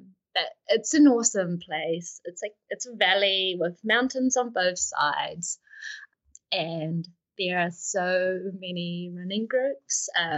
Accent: Auckland, New Zealand; also born or lived in Hamilton; now in Queenstown, New Zealand; And I grew up in Auckland, West Auckland, and moved down to Hamilton for work. And I was there for 4 years

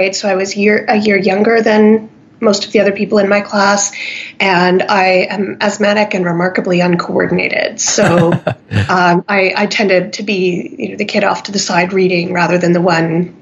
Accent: Hamilton, Ontario, Canada; I grew up in Hamilton, Ontario, in Canada.

